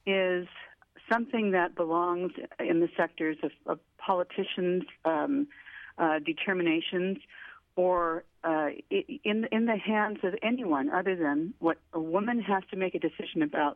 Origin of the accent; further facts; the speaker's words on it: San Miguel, California, United States; I'm from San Miguel, California. Mm-hmm. And so I'm at the north end of San Luis Obispo County.